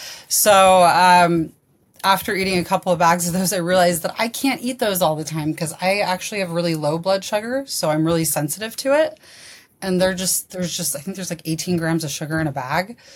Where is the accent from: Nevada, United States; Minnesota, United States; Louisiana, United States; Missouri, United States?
Nevada, United States; Las Vegas; So born and raised in Vegas, one of the few. And I mean, I'd say it's actually a really normal place to grow up.